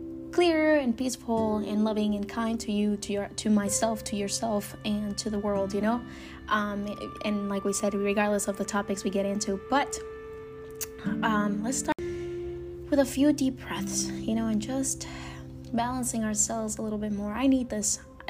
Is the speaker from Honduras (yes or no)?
yes; Cortés, Honduras; I was born in Honduras. I to very young parents. I grew up in a village, I want to say in a tucked away village out of the side of a city called Choloma, and the little town close to a town called Monterrey in Honduras.